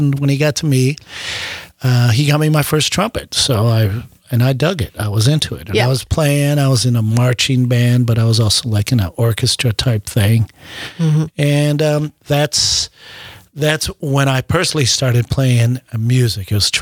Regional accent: Racine, Wisconsin, United States; Well, when I was a youth, like a kid growing up in Racine, Wisconsin

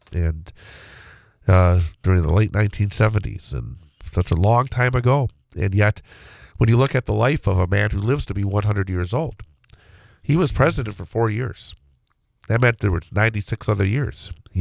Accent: Rothschild, Wisconsin, United States; Remember, I lived in Rothschild. I grew up in Rothschild. I went to Rothschild School.

